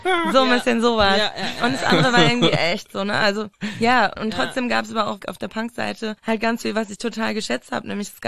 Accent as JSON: {"language": "German", "town": "Ahrensburg", "region": "Schleswig-Holstein", "country": "Germany", "tie": "born or raised there", "said": "Und es war so ein bisschen bei uns in Ahrensburg, wo ich halt aufgewachsen bin, da ist es halt so gewesen"}